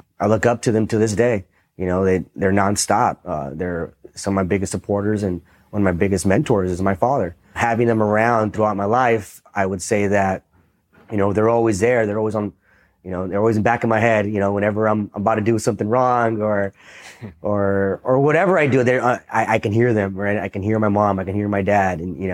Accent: Los Angeles, California, United States; growing up in the East LA area, I went to school in El Sereno at Wilson High School. It's up on the hill.

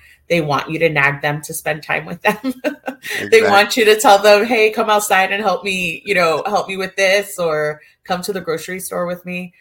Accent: New York, United States; So I'm originally a New Yorker.

